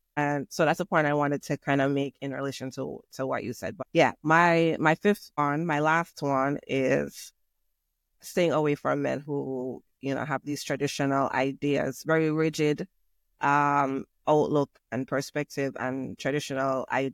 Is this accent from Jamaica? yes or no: yes; Jamaica; I can only speak for Jamaican people since I'm Jamaican.